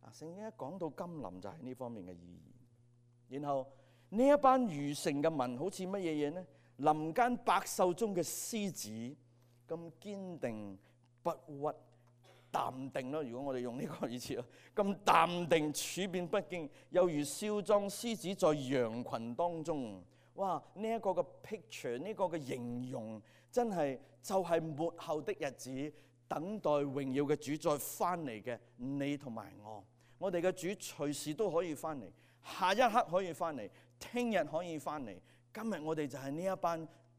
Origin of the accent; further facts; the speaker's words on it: Hong Kong; 即係我哋香港人講嘅